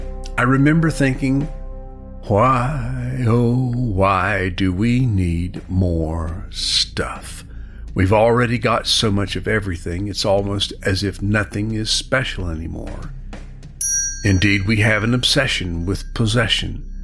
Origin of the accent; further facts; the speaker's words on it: United States; After all, I am an American.